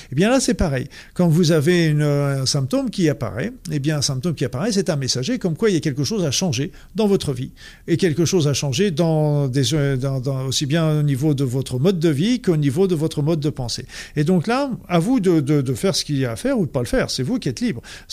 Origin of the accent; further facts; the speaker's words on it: Normandy, France; accent: Norman; je m'entends très bien avec l'accent québécois et je la trouve géniale parce que je retrouve mon accent normand